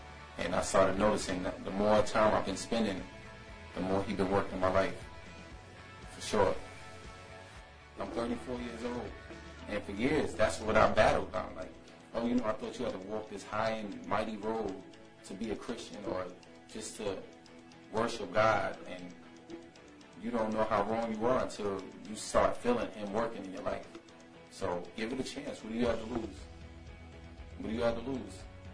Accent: Queens, New York, United States; moved away; You know, I'm originally from New York. Come from Queens, New York. And I was doing a lot of the wrong things when I was back home.

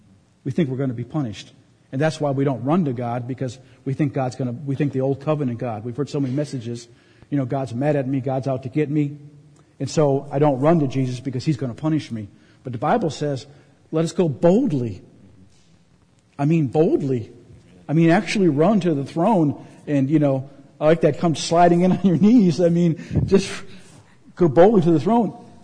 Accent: Minnesota, United States; moved away; and I'm from Minnesota, we got snow and we got salt on the roads, and we were driving to Canada

